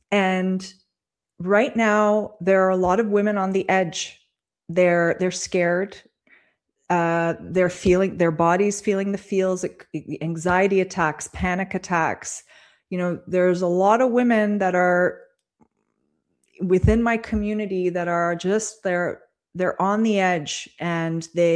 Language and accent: English; Toronto, Ontario, Canada; I grew up in Toronto, and, you know, it's just not a question.